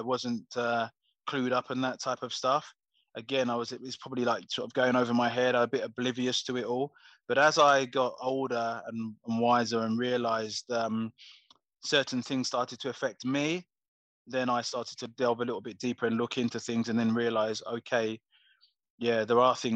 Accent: Coventry, West Midlands, United Kingdom; because I was from Coventry originally

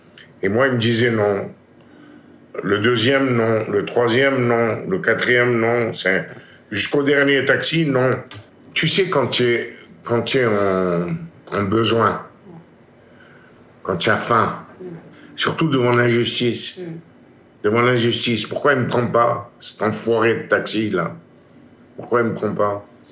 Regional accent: Algeria; now in France; Même sur le bateau, quand on a quitté l'Algérie, mon seul... mon seul espoir, c'était de connaître un autre monde pour les jeunes.

